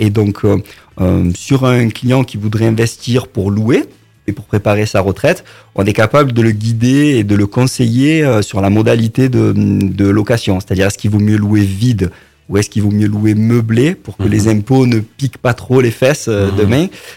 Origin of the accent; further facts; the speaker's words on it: Manosque, Provence-Alpes-Côte d'Azur, France; also born or lived in Gap; moi, j'habite à Vinant-sur-Verdon, mais c'est la DLVA, donc c'est Manosque. Et je suis né à Manosque, j'ai fait mes études à Manosque. J'ai fait une petite incartade à Gap pendant 2 ans.